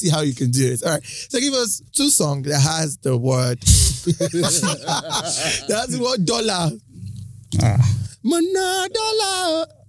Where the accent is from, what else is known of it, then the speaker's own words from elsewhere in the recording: Nigeria; You know, we as Nigerian, we're definitely just entitled to something because now we make you.